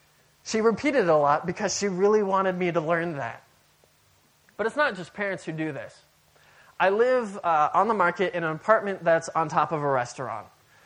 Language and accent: English; Amsterdam, North Holland, Netherlands; Yeah, I'm also from Amsterdam.